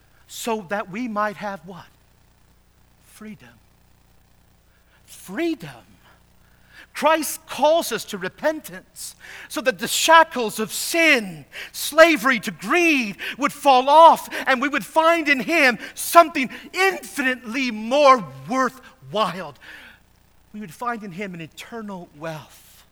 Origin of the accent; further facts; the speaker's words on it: California, United States; I'm from California, and I've grown up with most waterways dry in the summer.